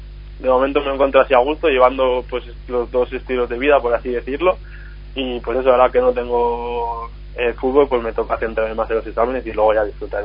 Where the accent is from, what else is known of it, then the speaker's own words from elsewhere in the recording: Linares, Castile and León, Spain; yo también soy de un pueblo cerquita de Guijuelo, soy de Linares